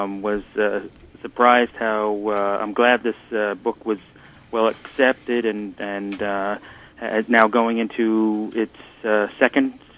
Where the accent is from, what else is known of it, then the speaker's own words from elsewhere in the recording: Australia; now in United States; Well, I'm actually Australian, too, but I've been in the States for a long time, as you can tell from my accent.